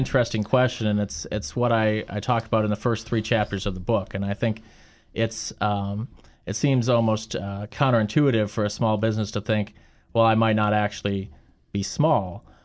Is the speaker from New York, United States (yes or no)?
no; North Dakota, United States; also born or lived in Illinois / North Carolina / Washington, D.C.; I grew up, like I said, I'm a Midwesterner, born in Illinois and raised up in the cold tundra of North Dakota.